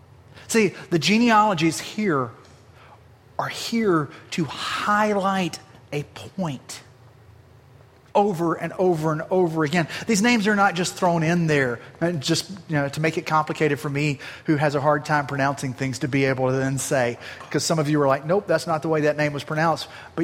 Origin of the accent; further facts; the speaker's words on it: Southern US, United States; accent: Southern; every now and then you hear me say a word and my Southern accent comes out and I think nothing of it